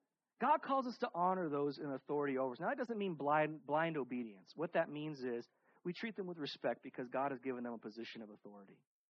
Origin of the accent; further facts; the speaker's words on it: United States; And as an American, I have that right.